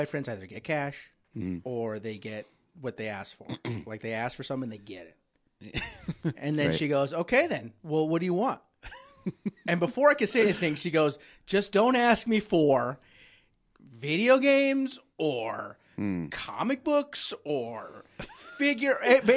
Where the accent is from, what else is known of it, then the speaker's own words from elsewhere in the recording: United States; I was born here. So you're American. Like, yeah, I'm an American.